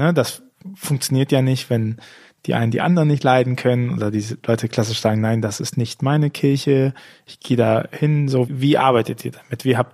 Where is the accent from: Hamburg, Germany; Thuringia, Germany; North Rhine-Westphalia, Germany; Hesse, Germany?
North Rhine-Westphalia, Germany; Bonn; now in Rhineland-Palatinate, Germany; Ich bin ja in Bonn aufgewachsen